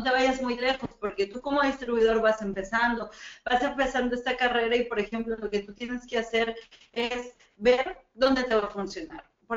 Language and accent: Spanish; Mexico; now in Lima, Peru; soy mexicana, estoy muy contenta porque ya llevo 3 años viviendo aquí en Perú